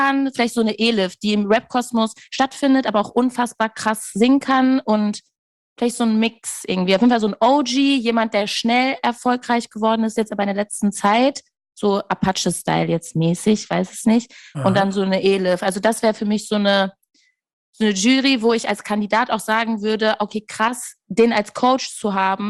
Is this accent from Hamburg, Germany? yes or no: no; Castrop-Rauxel, North Rhine-Westphalia, Germany; Ich komme wirklich aus Castrop-Rauxel.